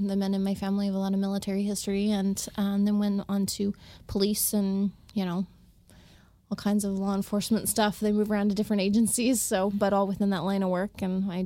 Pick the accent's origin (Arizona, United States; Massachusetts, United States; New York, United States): Arizona, United States; small town in Arizona. If you've ever seen Disney Pixar's Cars.